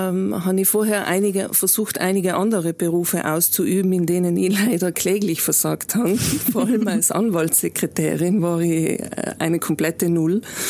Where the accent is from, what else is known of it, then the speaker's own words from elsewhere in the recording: Bolzano, Trentino-Alto Adige, Italy; Also ich bin in Bozen aufgewachsen